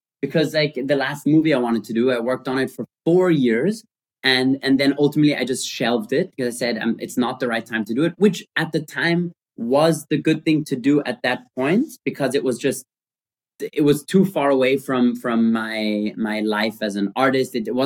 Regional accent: Austria; we grew up in Austria and generally in the German speaking world, there's so much law and order.

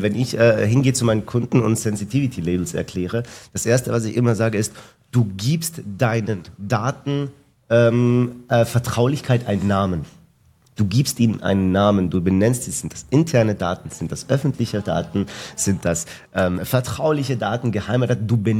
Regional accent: Italy; Also wir als Italiener, da gehen da wirklich ab.

